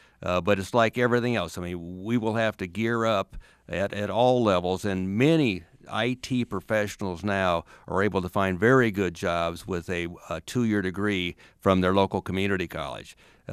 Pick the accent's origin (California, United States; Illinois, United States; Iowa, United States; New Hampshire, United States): Iowa, United States; I was born and raised in Iowa County on a farm south of Homestead, so we may be on the same gravel road.